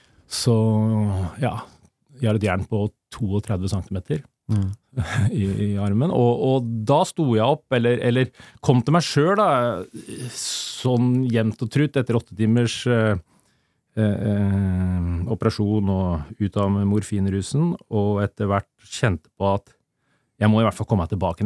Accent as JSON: {"language": "Norwegian", "region": "Innlandet", "country": "Norway", "tie": "born or raised there", "said": "selv om jeg vokste opp på Hedemarken"}